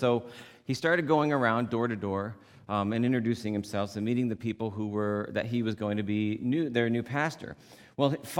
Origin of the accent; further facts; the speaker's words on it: New York, United States; So I'm from Western New York, which is really near Buffalo, very wintry and cold